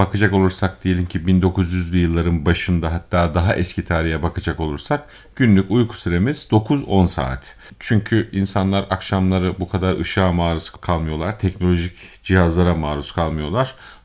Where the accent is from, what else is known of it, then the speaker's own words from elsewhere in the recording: Mediterranean Region, Turkey; Memleketimiz Akdeniz ve gerçekten balıktır, yeşilliktir, hafif kırmızı ettir, tam tahıllardır.